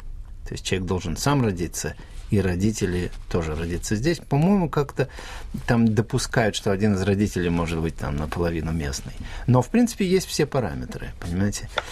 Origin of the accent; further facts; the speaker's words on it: Estonia; я вырос в Эстонии, тоже русскоговорящий